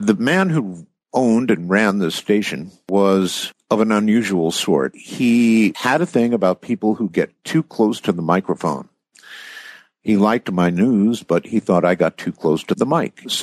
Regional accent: Camp Lejeune, North Carolina, United States; born there

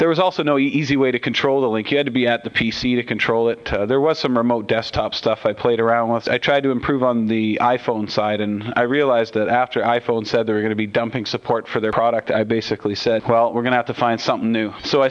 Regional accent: British Columbia, Canada; I am from British Columbia, by the way. I live in Vancouver.

